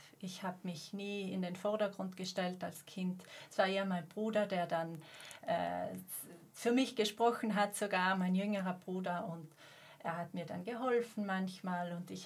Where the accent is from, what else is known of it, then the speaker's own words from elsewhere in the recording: Bruneck, Trentino-Alto Adige, Italy; Ich bin aufgewachsen in Bruneck.